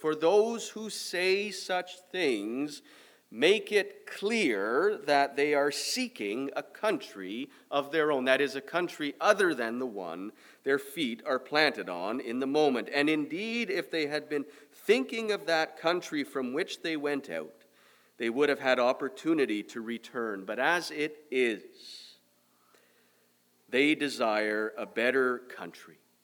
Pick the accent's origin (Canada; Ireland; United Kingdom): Canada; I'm from Canada. Many of you know I've spent the last few years of my life studying in Pittsburgh, Pennsylvania, in the United States.